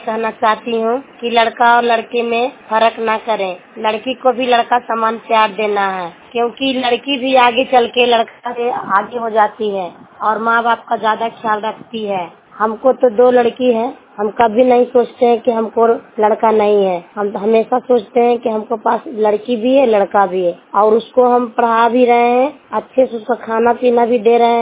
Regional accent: Harnaut, Bihar, India; मैं हरनौत ब्लॉक चेड़ा गांव के रहने वाले हूँ, जिला नालंदा।

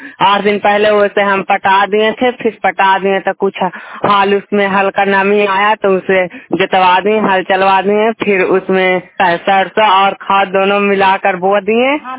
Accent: Godaipur, India; मैं गोड़ाईपुर पंचायत, मेरा गांव यही गोड़ाईपुर पंचायत में ही हुआ। मैं इसी गोड़ाईपुर गांव के ही रहने वाला निवासी हूँ।

